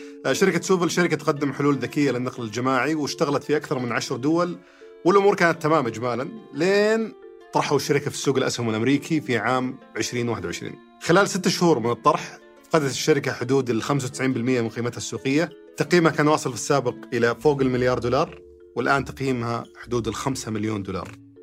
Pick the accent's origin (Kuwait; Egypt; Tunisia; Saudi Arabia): Saudi Arabia; عندنا في السعوديه